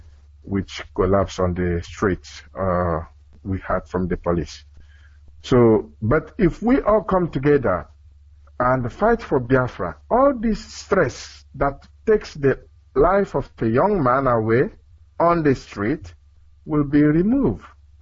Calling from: Belgium; I'm calling from Belgium. I'm the zonal coordinator of indigenous people of Biafra here in Belgium.

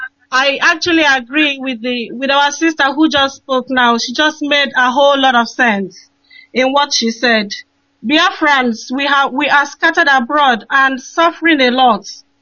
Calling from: Cork, Munster, Ireland; I'm calling from Cork Island.

